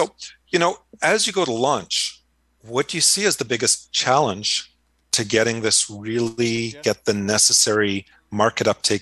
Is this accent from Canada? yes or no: yes; Montreal, Quebec, Canada; now in West Coast, Canada; I grew up in Montreal